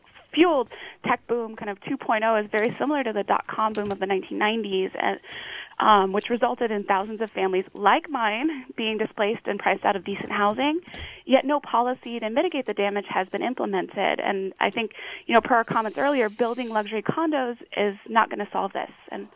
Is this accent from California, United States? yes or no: yes; San Francisco, California, United States; born there; I was born in San Francisco, and I was displaced as a child during the first tech boom from our housing.